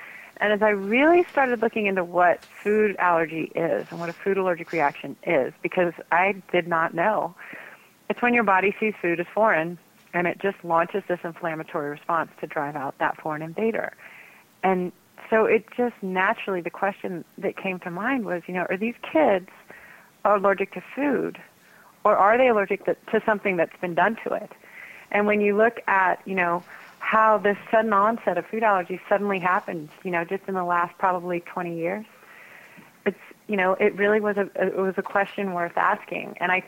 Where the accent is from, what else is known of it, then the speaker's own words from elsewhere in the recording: Texas, United States; I grew up in Texas in a conservative family